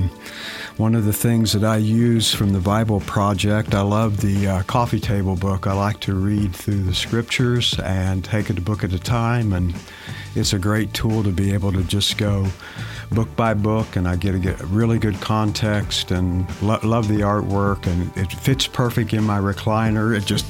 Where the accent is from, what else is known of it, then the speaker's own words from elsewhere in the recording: Columbus, Ohio, United States; I'm from Columbus, Ohio